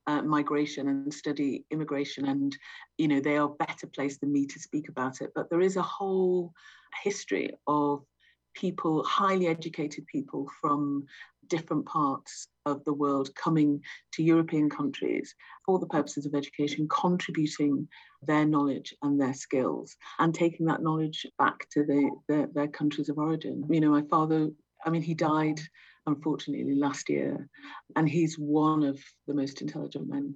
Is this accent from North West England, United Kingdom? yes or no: yes; Blackburn, North West England, United Kingdom; born there; I was born in Blackburn in Lancashire, which … fans may recognise from the Holes.